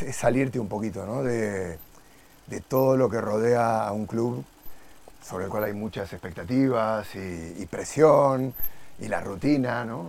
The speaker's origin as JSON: {"language": "Spanish", "country": "Argentina", "lives_now": "Spain", "said": "Yo soy un argentino que vive en España, entiendo eso de tener una raíz diferente."}